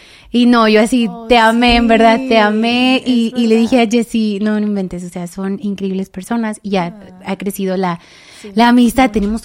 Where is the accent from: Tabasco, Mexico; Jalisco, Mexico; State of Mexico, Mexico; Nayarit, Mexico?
Nayarit, Mexico; Tepic; O sea, somos de Tepic, por favor. Todo nos emociona, todo es nuevo para nosotros.